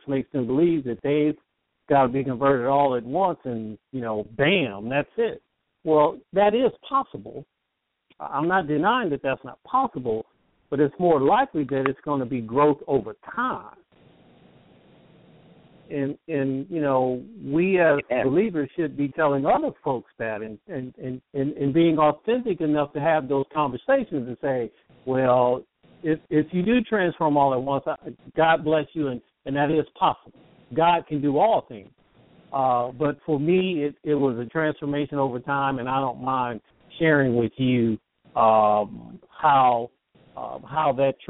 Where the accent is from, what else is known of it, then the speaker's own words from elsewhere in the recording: Ohio, United States; where I grew up in Central Ohio